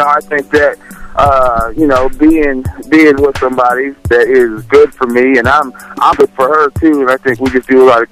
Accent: Colorado, United States; I'm from Colorado. Right now I'm in Colorado Springs.

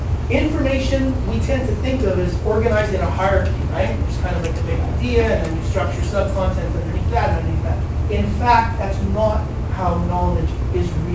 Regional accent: Manitoba, Canada; Now, understand, I'm coming from Manitoba and the prairies. It's really flat.

